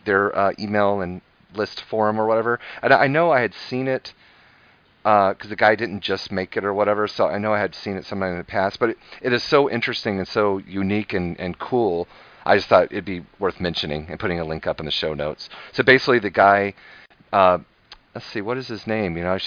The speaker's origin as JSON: {"language": "English", "region": "Florida", "country": "United States", "lives_now": "Johns Creek, United States", "said": "Oh, I hail from Johns Creek, Georgia. And speaking of the weather, it's... that heat wave is here as well."}